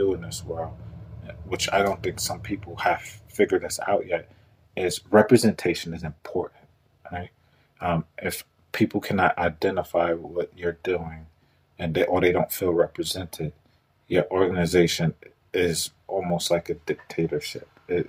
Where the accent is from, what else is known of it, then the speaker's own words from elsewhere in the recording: Brooklyn, New York, United States; Those were my goals at 5, 6, 7, 8 in Brooklyn, right? So I was born and raised in Brooklyn.